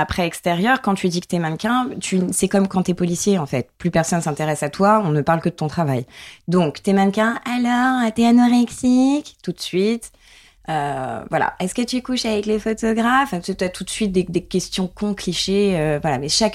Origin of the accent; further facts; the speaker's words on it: Nouvelle-Aquitaine, France; Comme je rappelle, je viens du Limousin.